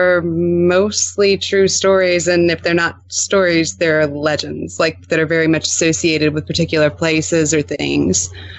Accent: Louisiana, United States; It's we're both from Louisiana originally.

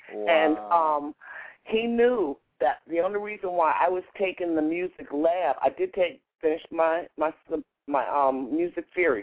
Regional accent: New Jersey, United States; I grew up back in New Jersey

